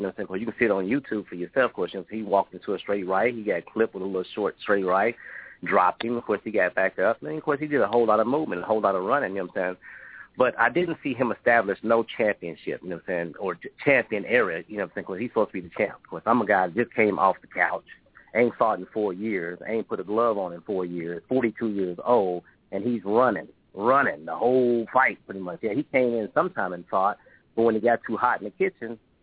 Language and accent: English; Oklahoma, United States; You know, I'm from Oklahoma and you know, like Texas and Missouri.